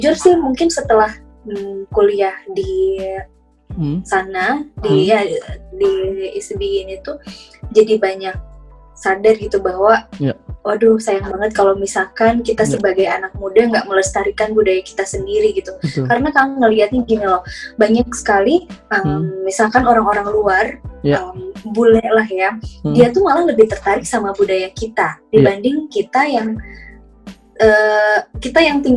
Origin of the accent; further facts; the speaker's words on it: West Java, Indonesia; born there; apalagi kita dilahirkan di aku sendiri dilahirkan di tanah Sunda gitu.